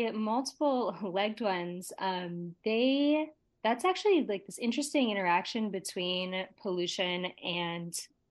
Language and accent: English; Florida, United States; I am originally from Florida, and we have these invasive Cuban tree frogs there